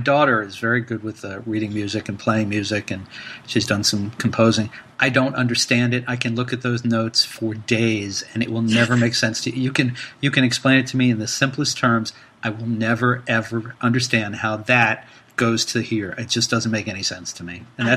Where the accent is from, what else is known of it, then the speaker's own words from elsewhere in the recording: North Brunswick, New Jersey, United States; I was going to say, I'm not from Princeton. I'm from North Brunswick down the road.